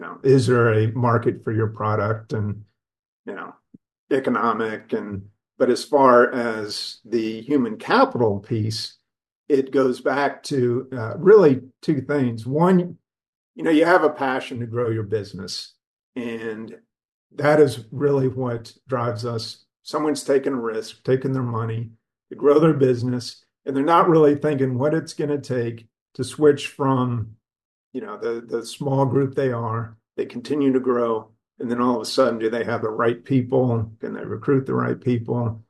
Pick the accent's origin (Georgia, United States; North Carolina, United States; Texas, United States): Georgia, United States; Atlanta; I grew up in Atlanta